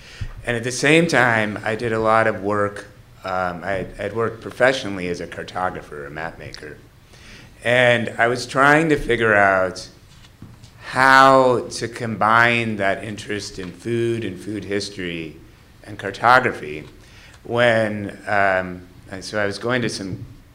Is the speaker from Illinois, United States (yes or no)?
yes; Evanston, Illinois, United States; When I came here in 1999, after I grew up in Evanston, but then had moved away for grad school, I had been studying milk.